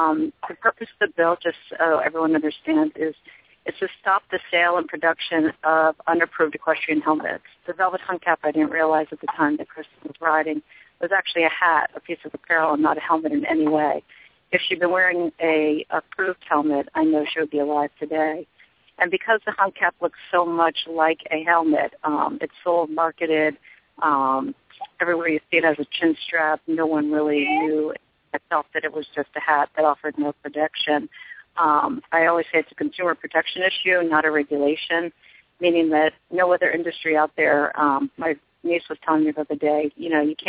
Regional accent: Connecticut, United States; I'm from Connecticut, and he was our senator at the time.

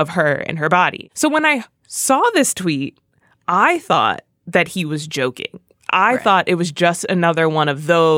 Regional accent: Philadelphia, Pennsylvania, United States; and we all know I'm from Philly

